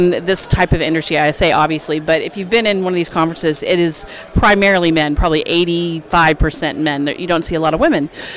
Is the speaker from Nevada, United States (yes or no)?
no; Texas, United States; I'm a Texan, so I'm glad you brought that up